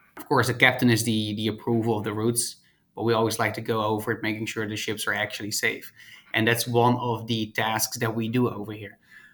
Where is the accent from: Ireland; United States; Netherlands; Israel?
Netherlands; I grew up in Holland. I went to Maritime Academy in Holland.